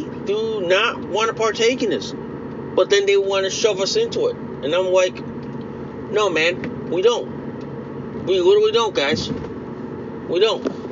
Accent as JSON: {"language": "English", "region": "Connecticut", "country": "United States", "tie": "born or raised there", "said": "I'm here at Jim's Grocery and Deli. It's in my hometown of Connecticut."}